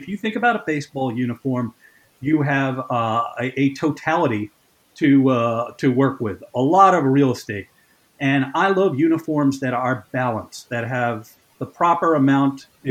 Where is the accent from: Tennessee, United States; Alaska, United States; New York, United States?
New York, United States; Yonkers; Very, very briefly, I grew up in Yonkers, New York, just north of the Bronx, 10 miles, literally straight shot to Yankee Stadium.